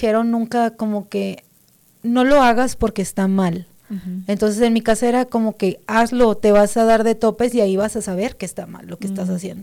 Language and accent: Spanish; Ciudad Obregón, Sonora, Mexico; now in United States; Soy de Ciudad Obregón, Sonora. Soy mexicana.